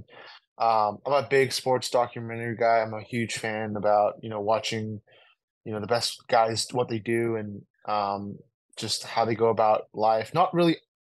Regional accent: South Korea; especially me being Korean, and when I grew up in Asia

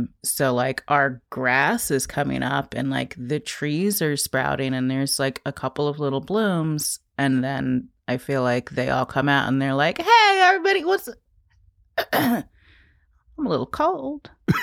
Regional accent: New York City, New York, United States; I grew up in the Chelsea Hotel, which just reopened.

